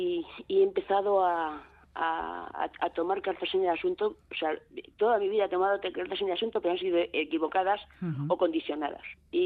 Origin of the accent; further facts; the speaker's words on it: Cruces, Basque Country, Spain; born there; en mi caso, por ejemplo, nací en Cruces en 1960